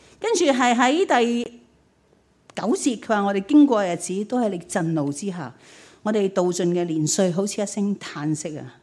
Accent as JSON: {"language": "Chinese", "region": "Guangdong", "country": "China", "said": "原来那40年都是我们广东人叫嘥气"}